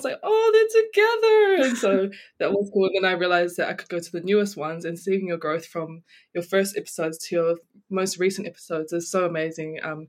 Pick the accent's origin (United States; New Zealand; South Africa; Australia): New Zealand; Manurewa, Auckland; now in Palmerston North, New Zealand; I'm born and raised in Manurewa, South Auckland, 267, let's go. But I'm from the villages of Leolumawenga, Falealupo, Salelolonga, and Fatoia in Samoa, so 685 to the world. Third generation New Zealand-born Samoan.